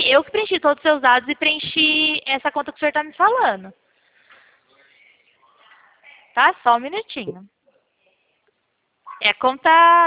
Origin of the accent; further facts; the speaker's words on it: São Paulo, Brazil; Eu sou do interior de São Paulo.